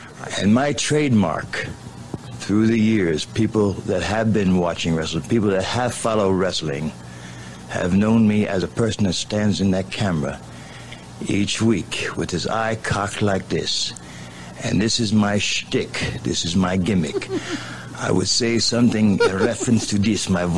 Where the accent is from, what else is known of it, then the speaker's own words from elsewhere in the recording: Newark, New Jersey, United States; As Bob said … I'm from Newark, New Jersey